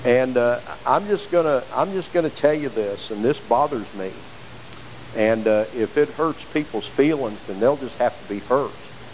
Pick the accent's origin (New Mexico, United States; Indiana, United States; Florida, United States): Indiana, United States; Indianapolis; I grew up in Indianapolis. Everybody knows that. I grew up among missionary Baptist churches up there that were started by people that came from the South.